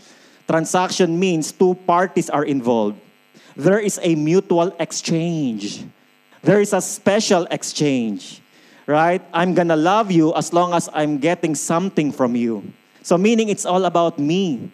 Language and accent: English; Philippines; I grew up in the Philippines.